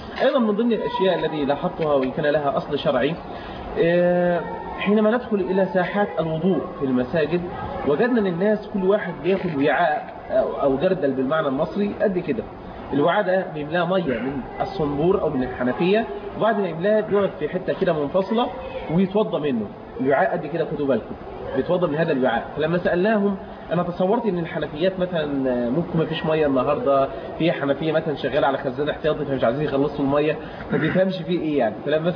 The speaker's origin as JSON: {"language": "Arabic", "country": "Egypt", "said": "بلهجتنا احنا في مصر"}